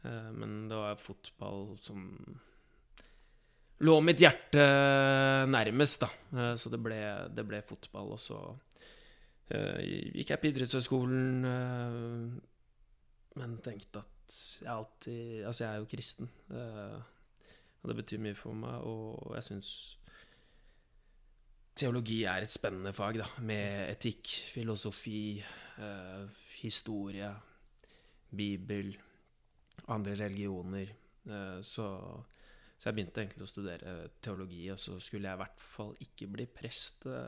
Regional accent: Oslo, Norway; gjennom venner og oppveksten i Oslo. Så det er vanskelig å si hvem jeg er, men jeg kaller meg selv en hybrid.

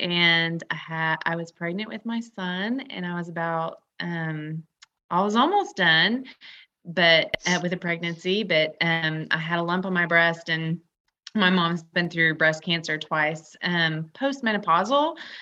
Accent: Michigan, United States; born there; I was born in Michigan, but I've been in the South long enough to Sound like it.

